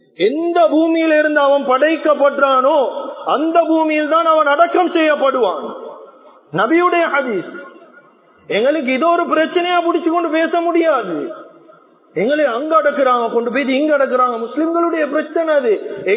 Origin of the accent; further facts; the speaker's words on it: Malwana, Western Province, Sri Lanka; பாருங்க அப்பா நாங்க மல்வானையில பிறந்து வளர்ந்தவங்க